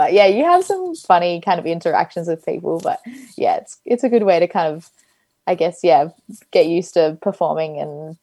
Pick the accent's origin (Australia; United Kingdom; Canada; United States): Australia; Melbourne, Victoria; I'm 18 years old and I'm from Melbourne, Australia.